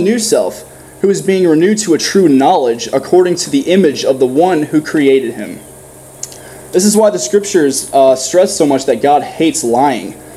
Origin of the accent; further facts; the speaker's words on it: Nashville, Tennessee, United States; I'm from Nashville.